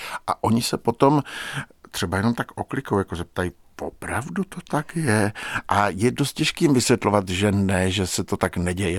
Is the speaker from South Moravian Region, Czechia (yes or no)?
yes; Brno, South Moravian Region, Czechia; Já jsem Brňák jak Polino, kdyby mělo jít o to, a v podstatě až na malé výjimky jsem neopustil svoje rodné město a jsem v něm už téměř 57 let.